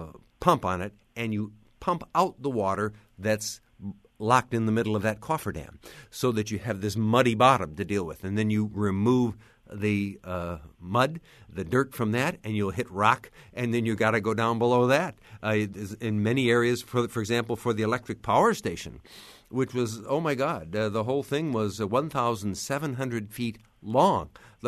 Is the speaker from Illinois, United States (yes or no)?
yes; Macomb, Illinois, United States; who incidentally was raised in my hometown of Macomb